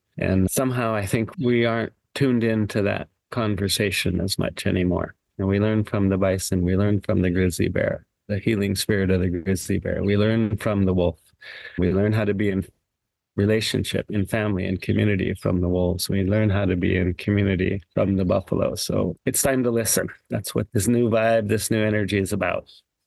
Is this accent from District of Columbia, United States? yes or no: no; Fort Peck, Montana, United States; And then I'm from Fort Peck. My reservation is in northeastern Montana.